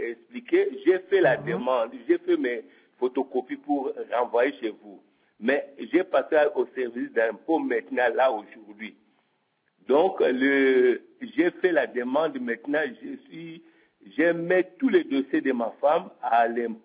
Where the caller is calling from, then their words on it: Florac, Occitanie, France; à Florac.